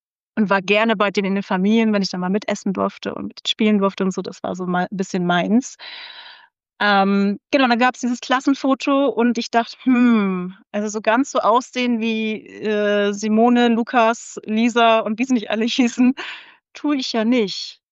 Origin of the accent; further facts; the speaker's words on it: Bremen, Germany; now in Berlin, Germany; Also, ich bin ja in Bremen groß geworden